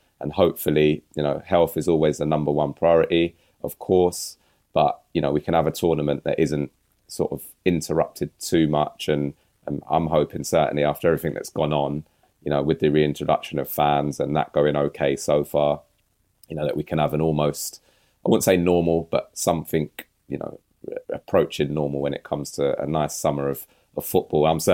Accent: England, United Kingdom; I know you say I'm a Jamaican international. You know, on my dad's side, I'm obviously, my mum's English. I was born and raised here.

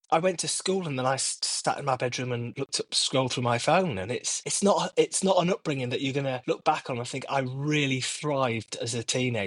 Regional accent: Darlington, North East England, United Kingdom; I certainly think of my schooling growing up in the Northeast, how rich it was. You know, I went to school in Darlington, I went to a comprehensive school

